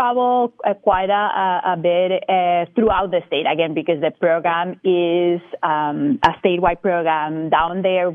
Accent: Bogotá, Bogotá Capital District, Colombia; So I was born and raised in Bogota, the capital, over 8,000 feet.

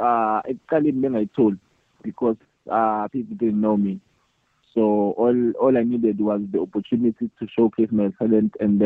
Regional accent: Ulundi, KwaZulu-Natal, South Africa; I'm from Ulundi.

